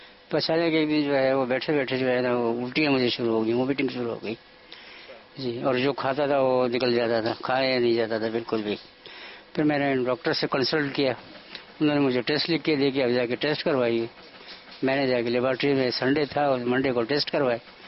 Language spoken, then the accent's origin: Urdu; Quetta, Balochistan, Pakistan; میں کوئٹہ کا رہنے والا ہوں.